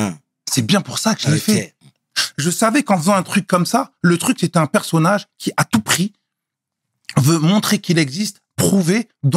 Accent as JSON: {"language": "French", "town": "Bordeaux", "region": "Nouvelle-Aquitaine", "country": "France", "tie": "born or raised there", "also_born_or_lived": "Paris, France", "said": "je suis né à Bordeaux. Ouais. T'as capté? Maintenant, moi, depuis que je suis petit, je suis entre Bordeaux et Paris."}